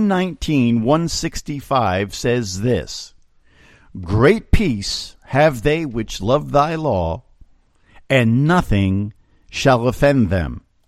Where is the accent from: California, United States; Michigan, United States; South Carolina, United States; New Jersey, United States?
New Jersey, United States; Pompton Lakes; I was baptized at St. Mary's Roman Catholic Church in Pompton Lakes, New Jersey. I attended St. Mary's Elementary School from grades 1 through 8.